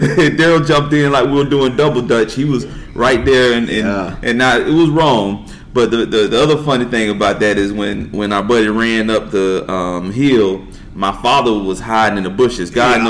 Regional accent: Vero Beach, Florida, United States; now in Orlando, United States; Born and raised in Vero Beach, Florida. For those who know Gifford, I'm born over the railroad tracks, you know. I'm currently living in Orlando, Florida.

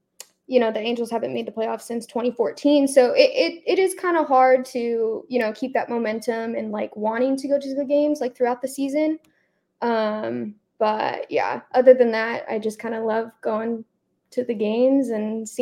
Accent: Redlands, California, United States; I'm from Redlands.

